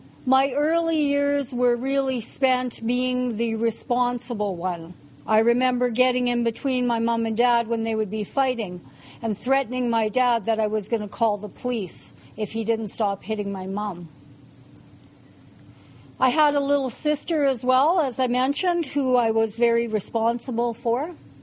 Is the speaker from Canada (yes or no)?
yes; Edmonton, Alberta, Canada; born there; I was born in Edmonton to a family of two alcoholic parents.